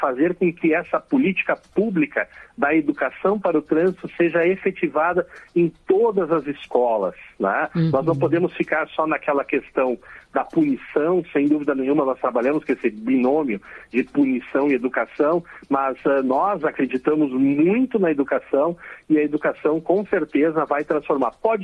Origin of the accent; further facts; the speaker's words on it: Rio Grande do Sul, Brazil; Nós temos na região sul, eu sou gaúcho, né?